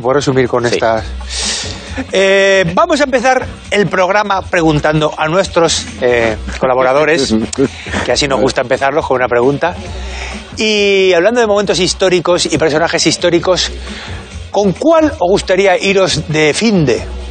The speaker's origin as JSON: {"language": "Spanish", "town": "Albacete", "region": "Castilla-La Mancha", "country": "Spain", "said": "que yo soy muy de preguntar, porque como soy de Albacete."}